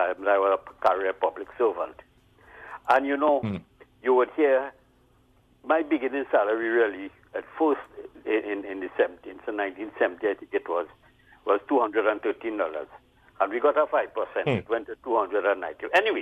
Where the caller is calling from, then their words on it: Arima, Trinidad & Tobago; Good morning, Ms. Tosca, and your guest there. I'm calling from Arima.